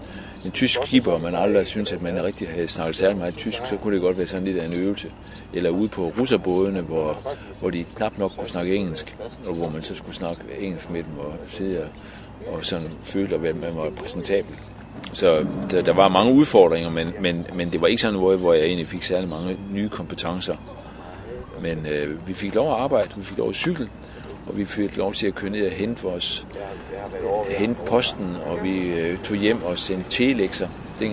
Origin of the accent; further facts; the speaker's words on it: Aarhus, Central Denmark Region, Denmark; når jeg som dreng i Aarhus i 60'erne og begyndelsen af 70'erne sådan, havde tid til overskud